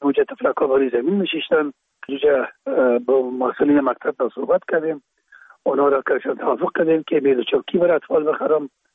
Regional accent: Kabul, Afghanistan; چون پدر ما باز از رکخانه به شهید انتقال شدن، موجه در شهید کابل به دنیا آمده و موجه مکتب خواندیم

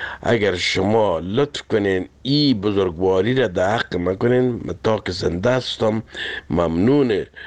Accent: Kabul, Afghanistan; now in France; اصلا ما از کابل هستم و در فرانسه مدت 40 سال است که زندگی میکنم

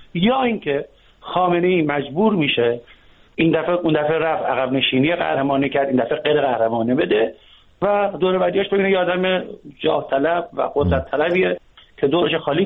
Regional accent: Iran; ما ایرانی هستیم، خارج از کشور و داخل ایران هستیم

